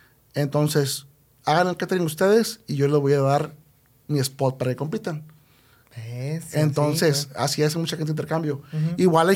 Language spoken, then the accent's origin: Spanish; Monterrey, Nuevo León, Mexico; Pues mira, como todo regio, pura carne asada, ¿verdad?